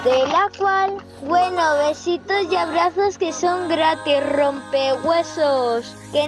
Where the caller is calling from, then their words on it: Vinaròs, Valencian Community, Spain; de Vinaroz.